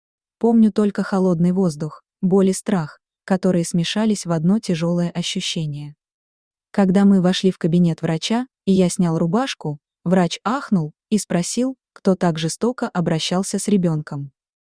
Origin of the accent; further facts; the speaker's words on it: Chișinău, Moldova; Я родился в Кишиневе в 1956 году в семье простых, трудолюбивых учителей.